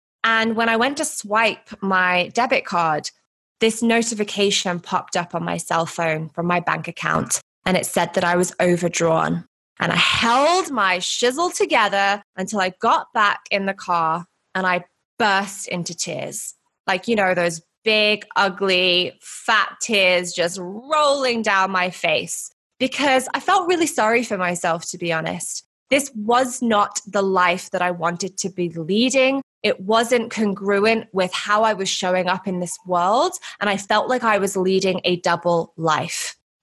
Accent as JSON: {"language": "English", "country": "United Kingdom", "lives_now": "Los Angeles, United States", "said": "So I'm originally from the UK. I hope you can tell by my accent, but I've lived in sunny Los Angeles for the past few years."}